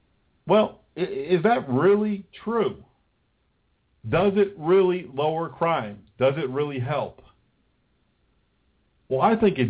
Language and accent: English; New England, United States; I'm from New England. You know, New Yorkers and New Englanders, we're pretty forward.